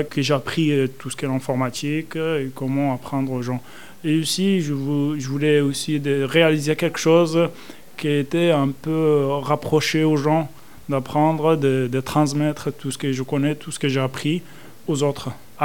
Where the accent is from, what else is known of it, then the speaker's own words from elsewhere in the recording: Spain; Alors, moi, en fait, je viens de l'Espagne. Et du coup, mes études, je les ai réalisées en Espagne. J'ai fait un bac pro en Espagne.